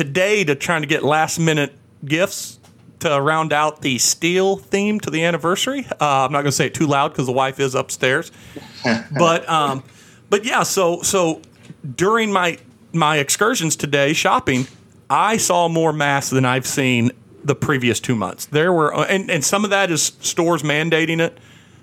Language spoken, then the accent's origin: English; Missouri, United States; I grew up in Southeast Missouri, and then later in life, Southwest Missouri